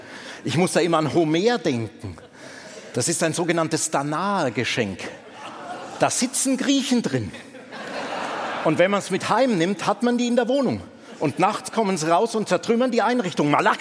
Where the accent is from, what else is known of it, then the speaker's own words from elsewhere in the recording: West Germany, Germany; now in Leipzig, Germany; Jedenfalls bei uns im Westen, weil wir unseren Mist in die Zone geschickt haben. Bei mir ging das dann so weit, ich habe mich irgendwann selber hingesandt.